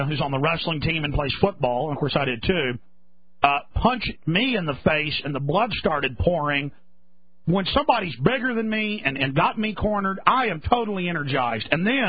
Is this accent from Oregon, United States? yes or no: no; Dallas, Texas, United States; You know, growing up in Dallas was a lot rougher than Austin.